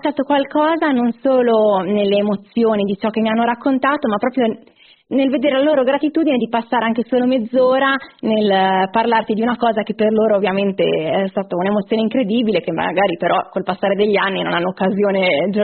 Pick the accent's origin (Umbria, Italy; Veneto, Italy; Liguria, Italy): Liguria, Italy; San Terenzo; Io comunque sono originaria di San Terenzo